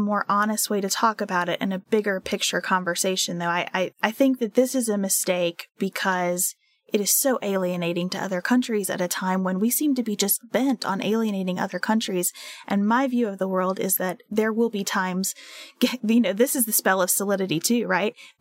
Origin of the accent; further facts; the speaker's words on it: United States; Like part of the luxury of being an American is that we just expect everything to go fine, and we really expect it to go according to our plans and our schedule.